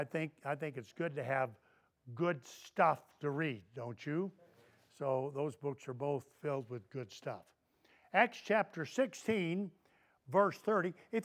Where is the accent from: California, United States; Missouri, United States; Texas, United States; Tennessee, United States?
Tennessee, United States; I'm from Tennessee, and I can read one in 25 minutes.